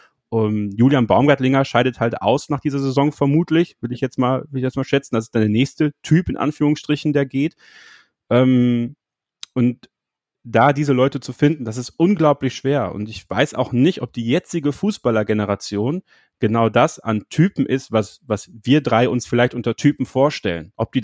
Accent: Borken, North Rhine-Westphalia, Germany; also born or lived in Belgium; mein Vater kommt gebürtig aus Belgien, also ich bin auch in Belgien geboren, aber wir haben im Münsterland gelebt, in Borken

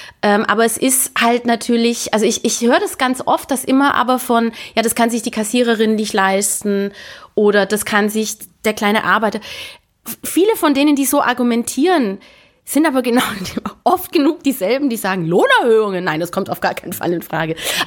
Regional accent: Weißenhorn, Bavaria, Germany; Da, wo ich herkomme, nämlich aus diesem nahe dieser Kleinstadt Weißenhorn

